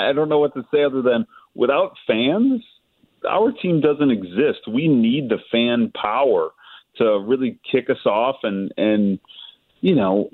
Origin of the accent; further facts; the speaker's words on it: Chicago, Illinois, United States; We're from Chicago, and you know, Indy is close, but Indy is in Indiana, you know?